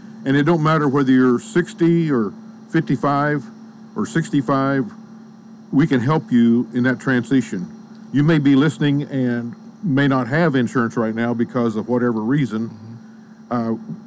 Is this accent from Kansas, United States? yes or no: yes; Kansas, United States; I was born in Montgomery County, Coffeyville, Kansas, and grew up in Labette County.